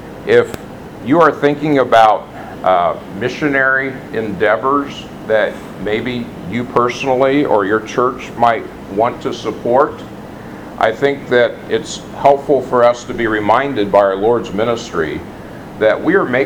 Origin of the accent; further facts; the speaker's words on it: Phoenix, Arizona, United States; also born or lived in Dallas; Don't forget, I grew up in Phoenix. I lived in Dallas.